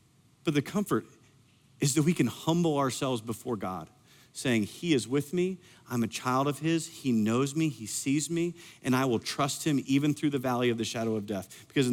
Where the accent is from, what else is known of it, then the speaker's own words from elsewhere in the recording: Iowa, United States; I grew up in Iowa. I don't know lions.